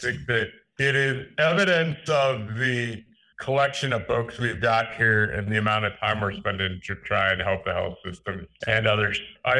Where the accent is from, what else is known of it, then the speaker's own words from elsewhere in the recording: Lincoln, Nebraska, United States; now in Madison, United States; I grew up outside of Lincoln, Nebraska. So I am a Husker I was raised a Husker and then transplanted to be a Badger.